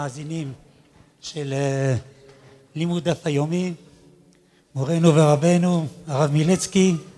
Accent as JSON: {"language": "Hebrew", "town": "Netivot", "region": "Southern District", "country": "Israel", "said": "אני מגיע מנתיבות."}